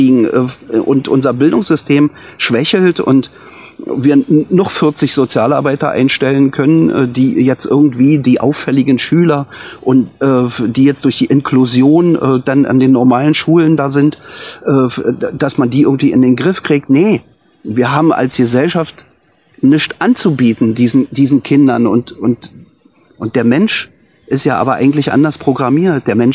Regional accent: Germany; weil sie gemerkt hat, ich bin nicht von Russland. Und ich habe dann gesagt, aus Deutschland.

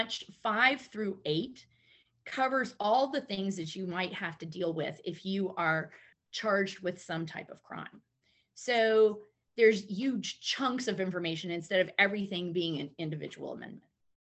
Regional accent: United States; We as Americans tend to step back from our police and our court system.

